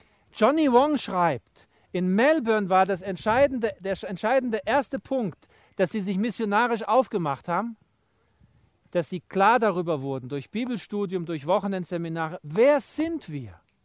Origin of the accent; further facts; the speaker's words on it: Germany; als wir nach zwei Jahren nach Deutschland zurückkamen, in eine große Gemeinde, und es war Sommer, ich habe es kühl empfunden in meinem Heimatland.